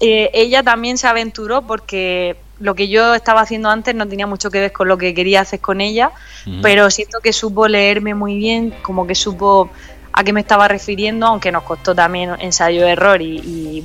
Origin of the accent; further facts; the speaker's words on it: Murcia, Region of Murcia, Spain; aunque yo soy de Murcia y yo el Crea Murcia lo adoro